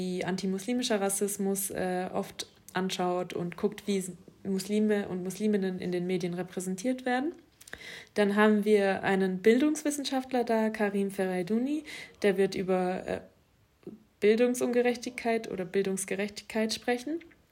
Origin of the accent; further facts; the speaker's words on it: Germany; dass ich in meinem Heimatland Deutschland offensichtlich nicht geschützt werde oder nicht schützenswert bin sozusagen.